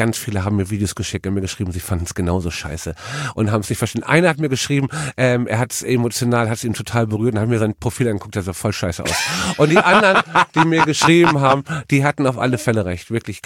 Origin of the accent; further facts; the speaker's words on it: Hamburg, Germany; Ja, und ich bin auch irgendwie sauer dann als Hamburger.